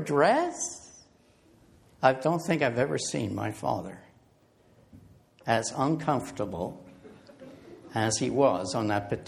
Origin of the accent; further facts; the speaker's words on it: Kapuskasing, Ontario, Canada; born there; first language French; I was born on March 9th, 1952, in a French-speaking household in a small town in northern Ontario called Kapuskasing. A town at the time, about 13,000 people, 65% being French-speaking